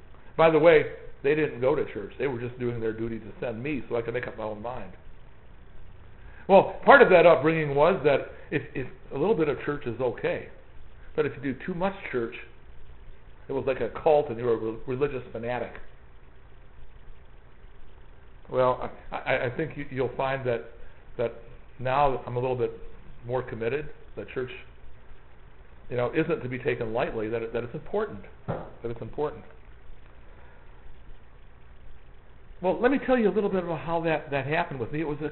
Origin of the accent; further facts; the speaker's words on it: Warren, Michigan, United States; I grew up in Warren, a suburb of Detroit.